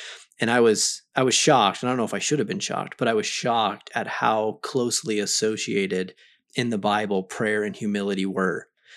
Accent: Arizona, United States; So both born and raised in Arizona. We've left for some schooling at times, but this is pretty much Arizona's been home base for us for most of our lives.

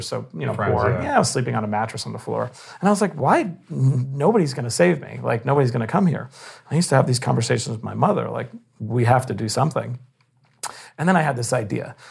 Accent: Bayside, New York, United States; I did. I grew up in Bayside, Queens.

